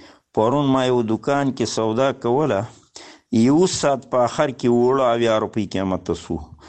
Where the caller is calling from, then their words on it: Nangarhar, Afghanistan; د ننګرهار دی ولایت نه